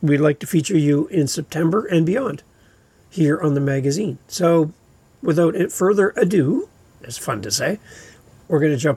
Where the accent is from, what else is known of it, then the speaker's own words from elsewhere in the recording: Ontario, Canada; I'm a podcaster from Ontario, Canada.